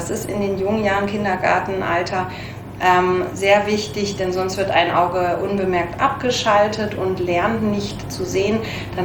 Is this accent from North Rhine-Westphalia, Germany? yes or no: no; Bremen, Germany; born there; Ich komme ursprünglich gebürtig aus Bremen und habe in München an der Technischen Universität Albrechts-Wedding meine Ausbildung gemacht.